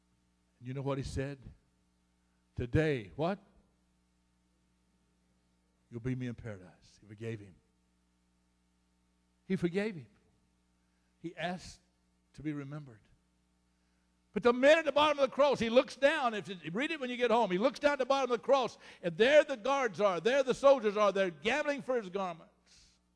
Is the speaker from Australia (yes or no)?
no; Florida, United States; I grew up on a farm. I'm from Florida.